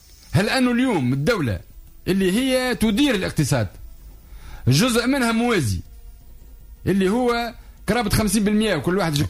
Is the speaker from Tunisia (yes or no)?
yes; Tunisia; عندنا في تونس يعني طلب إضافي سنوي بقرابة ما بين 70 و 80 ألف موطن شغل.